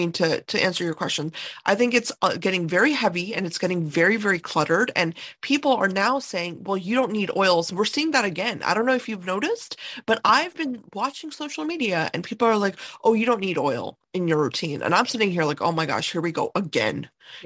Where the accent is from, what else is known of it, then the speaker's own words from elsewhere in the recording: India; born there; also born or lived in Europe; And I was born in India. I was born there, but I grew up in an Indian culture. I also lived in Europe for a long time